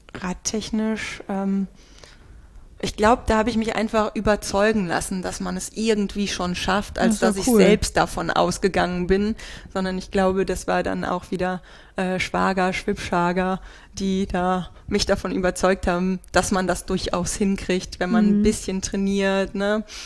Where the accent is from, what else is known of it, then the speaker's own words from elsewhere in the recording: Wesel, North Rhine-Westphalia, Germany; es war ein kleiner Triathlon in Wesel, meiner Heimatstadt am Auesee, der mir auch sehr am Herzen liegt.